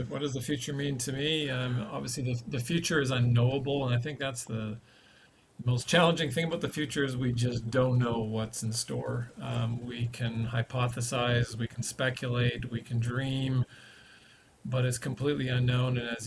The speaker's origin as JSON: {"language": "English", "town": "North Vancouver", "region": "British Columbia", "country": "Canada", "tie": "born or raised there", "said": "I grew up on the West Coast in North Vancouver"}